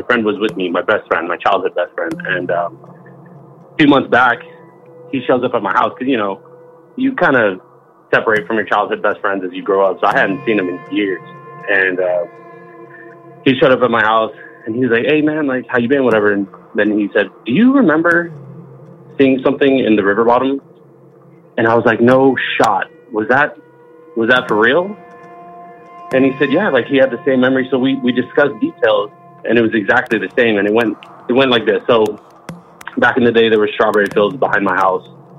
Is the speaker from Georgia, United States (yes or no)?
no; California, United States; All right. Well … from Southern California.